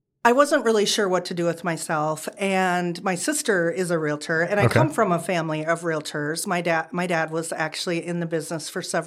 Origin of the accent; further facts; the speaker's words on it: Minnesota, United States; because I am from Minnesota. I grew up there, so I have a lot of family and friends there.